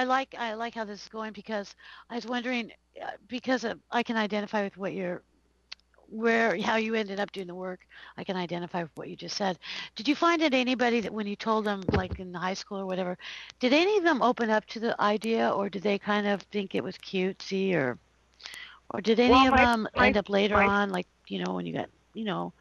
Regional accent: Long Beach, California, United States; I grew up in Long Beach.

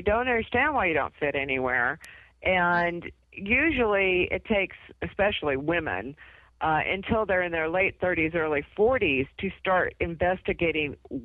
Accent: California, United States; I grew up outside of San Francisco in the early 70s.

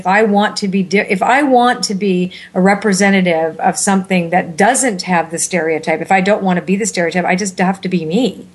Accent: Toronto, Ontario, Canada; No, I'm from Toronto originally

